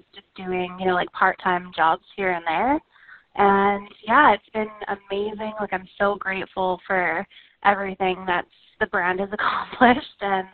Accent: Fairview, Alberta, Canada; I am, yeah. I'm actually from Fairview, Alberta.

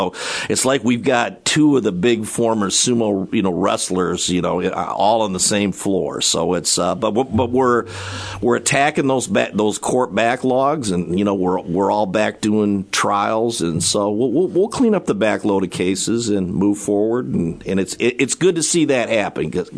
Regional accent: Lansing, Michigan, United States; Lansing was my hometown, so I've always, you know, followed that very carefully up there and spent a lot of time in Lansing.

